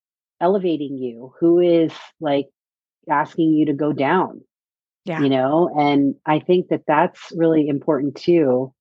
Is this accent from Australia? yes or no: no; Philippines; You know, I'm Filipino. My grandmother's Filipino Hawaiian.